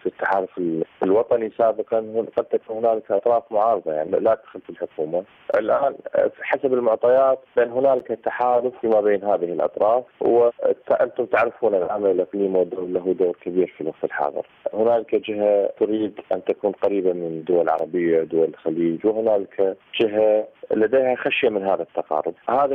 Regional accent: Iraq; حقيقة كعراقيين نحن حقيقة تاريخ لا يحددنا

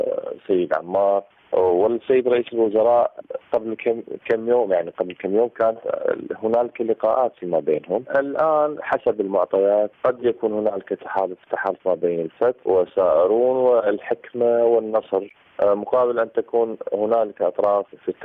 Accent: Iraq; حقيقة كعراقيين نحن حقيقة تاريخ لا يحددنا

